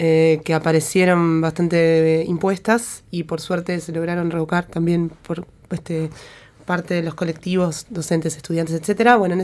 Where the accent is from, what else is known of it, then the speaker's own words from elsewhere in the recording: Ciudad de la Costa, Canelones, Uruguay; Yo soy de Ciudad de la Costa, que se llamaba Tres Cuartos